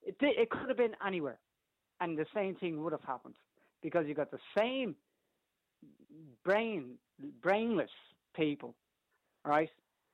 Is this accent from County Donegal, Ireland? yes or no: no; Dublin, County Dublin, Ireland; look, I'm from Stony Batter. It's a stone's throw away from the area.